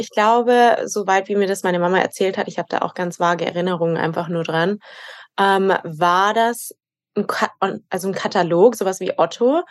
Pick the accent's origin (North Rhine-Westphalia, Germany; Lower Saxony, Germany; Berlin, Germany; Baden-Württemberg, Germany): Baden-Württemberg, Germany; Ulm; ich bin in Ulm. Ulm ist meine Heimatstadt, ich bin dort groß geworden.